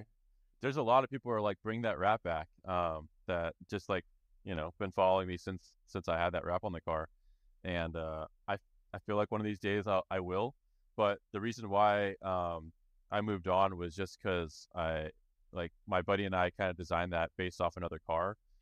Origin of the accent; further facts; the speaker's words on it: California, United States; I grew up in Southern California.